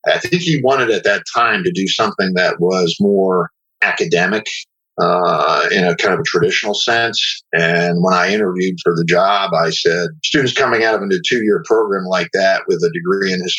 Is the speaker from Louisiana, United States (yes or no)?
no; Pennsylvania, United States; I'm originally from Eastern Pennsylvania. I went to community college there.